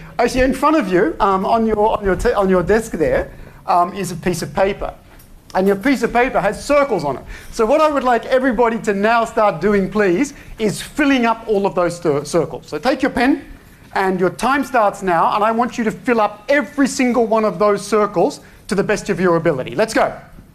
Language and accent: English; Australia; now in Belgium; It's very funny because I'm actually Australian. I'm Australian, but actually I live in Europe because I'm married to a Flemish-speaking Belgian, a Dutch-speaking Belgian woman